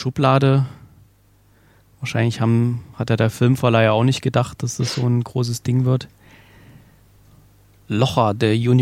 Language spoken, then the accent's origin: German; Thuringia, Germany; in der Nähe von Pößneck ist das, was gar nicht so weit weg ist von da, wo ich herkomme und auch wo meine Frau herkommt.